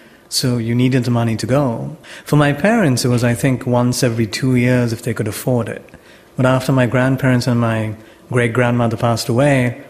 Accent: Kerala, India; born there; But I was born in 1980 in December. My mother had me in Kerala, though.

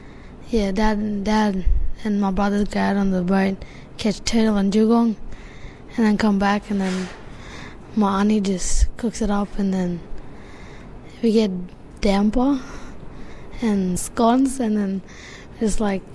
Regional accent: Queensland, Australia; I'm from Torres Strait near PNG.

